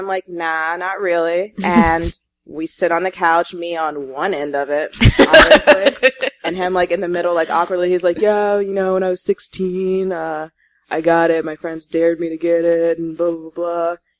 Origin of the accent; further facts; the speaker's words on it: Las Vegas, Nevada, United States; I grew up in Vegas, yeah.